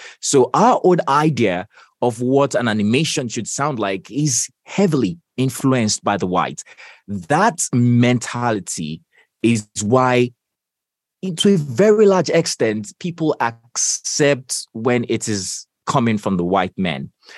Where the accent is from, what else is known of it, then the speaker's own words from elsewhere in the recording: Nigeria; I know, as a Nigerian, having lived in Nigeria, all of my life